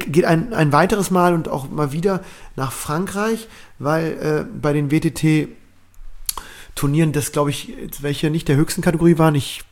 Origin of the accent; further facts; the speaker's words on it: Cologne, North Rhine-Westphalia, Germany; In meiner alten Heimat.